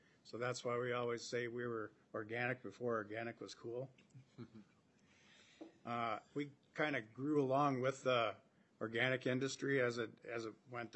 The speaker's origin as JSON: {"language": "English", "town": "Caledonia", "region": "Minnesota", "country": "United States", "said": "I'm from Caledonia, Minnesota, Snowpack Foods."}